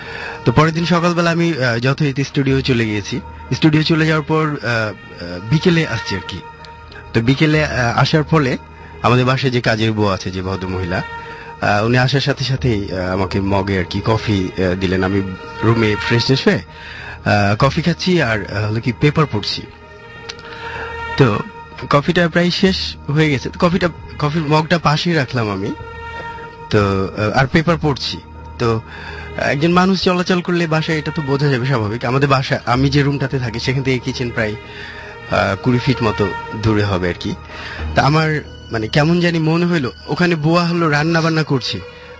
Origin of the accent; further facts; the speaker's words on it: Rajshahi, Rajshahi Division, Bangladesh; now in Dhaka, Bangladesh; আমি রাজশাহীর ছেলে। আমি মূলত ঢাকায় থাকি।